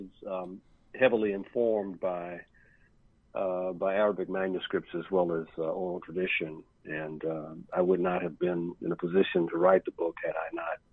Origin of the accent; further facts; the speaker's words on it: Chicago, Illinois, United States; I had entered a college in the East, and I'm from Chicago, and entered a college in the East and decided to transfer back to Chicago